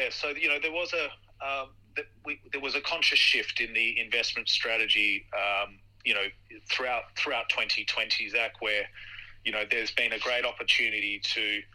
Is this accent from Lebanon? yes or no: no; Australia; not only as an Australian who is very comfortable with my home stock exchange